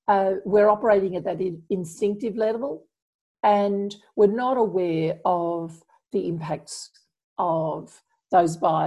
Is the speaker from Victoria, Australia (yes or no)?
no; Sydney, New South Wales, Australia; See, I don't think as a child growing up in Sydney, I don't think I'd ever heard of, well, anything like the Black Lives Matter movement